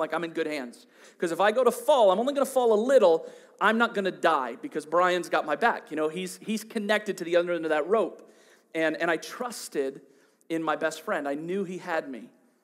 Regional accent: Ohio, United States; I grew up in Ohio. It was a long ways away

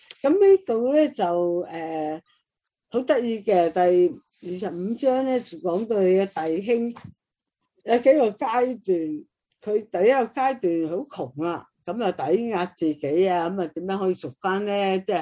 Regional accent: China; 咁你你我哋中國人都有嘅，譬如可以賣身嘅

